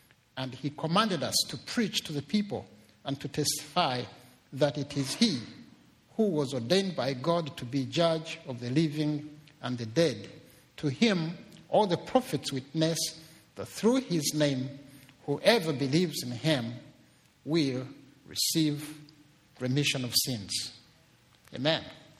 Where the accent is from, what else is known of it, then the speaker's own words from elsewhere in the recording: Canada; And so I was there as a Canadian.